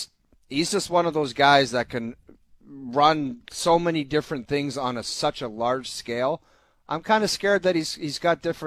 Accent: Philadelphia, Pennsylvania, United States; sniff around Philly and think about what's going on there. Because that's my hometown.

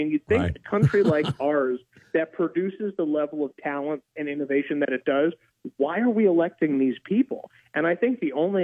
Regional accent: United States; To be honest, I'm an American. I care about Americans first and foremost.

